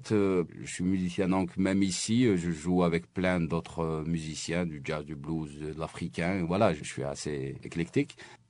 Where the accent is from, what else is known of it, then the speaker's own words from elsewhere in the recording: Kabylie, Algeria; Si je dis algérien, OK. Mais s'il y a d'autres Algériens, je dis, je viens de Kabylie, ça les touche.